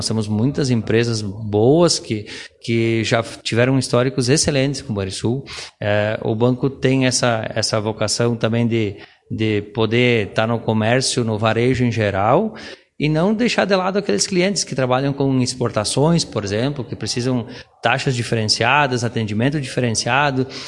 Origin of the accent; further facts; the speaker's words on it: Rondinha, Rio Grande do Sul, Brazil; Eu sou natural da cidade de Rondinha, nasci no interior, me criei lá